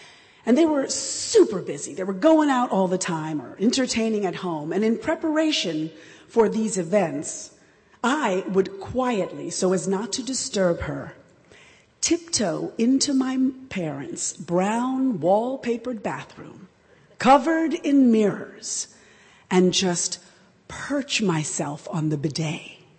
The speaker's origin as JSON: {"language": "English", "town": "New York City", "region": "New York", "country": "United States", "tie": "born or raised there", "said": "Growing up in New York City, in the 1960s and 70s, Upper West Side, the liberal mecca of Manhattan, my parents would organize meetings and throw parties that would go on way past my bedtime."}